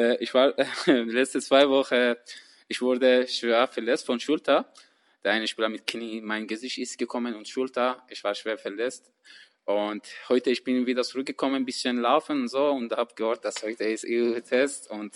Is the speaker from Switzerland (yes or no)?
no; Iran; born there; German is a second language; Ich bin im Iran geboren, seit 14 Jahren.